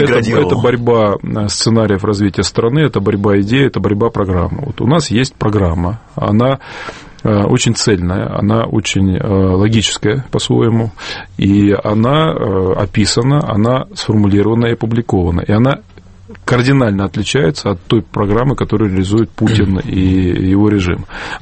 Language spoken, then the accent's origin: Russian; Siberia, Russia; Я вот из Сибиряка решительно протестую против того, чтобы пугать Сибирь.